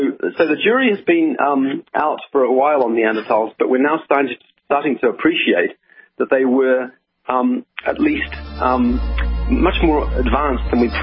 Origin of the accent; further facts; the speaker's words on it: New Zealand; moved away as an adult; also born or lived in Oxford, United Kingdom; I grew up in New Zealand, and I went to Oxford following some postdoctoral work in New Zealand, and I was there since 2001.